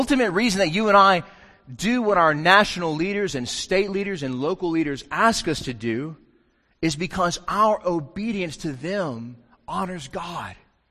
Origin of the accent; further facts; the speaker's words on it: South Carolina, United States; I've said before, I'm a redneck from South Carolina.